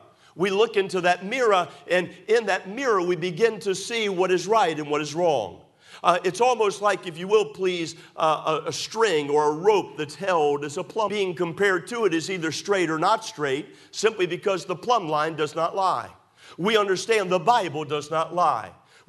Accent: United States; But, can I tell you, I still thank God that I am an American.

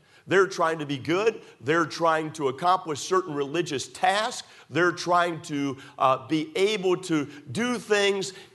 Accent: United States; But, can I tell you, I still thank God that I am an American.

